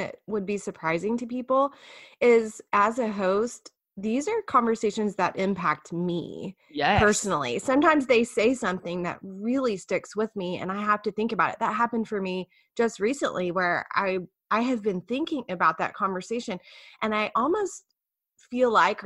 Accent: Tyler, Texas, United States; I'm from Tyler. Yay.

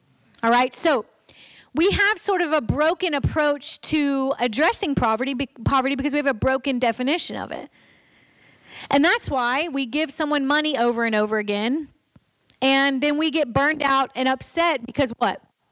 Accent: the South, United States; We see a need, and I'm from the South, so this is specifically true for where I live.

